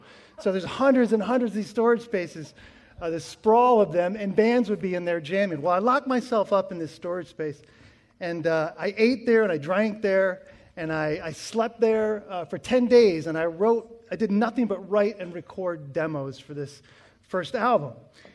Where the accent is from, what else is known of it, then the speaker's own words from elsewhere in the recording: Grand Rapids, Michigan, United States; So I'm familiar with this area quite well. I'm from Grand Rapids, and my band … we recorded at Station C Studios, which is just down the street.